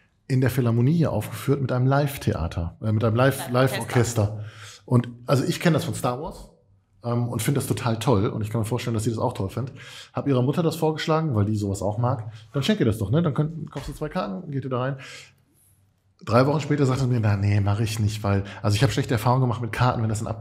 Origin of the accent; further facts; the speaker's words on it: Katernberg, North Rhine-Westphalia, Germany; Anfang der 20er, ich komme ja ursprünglich aus Katernberg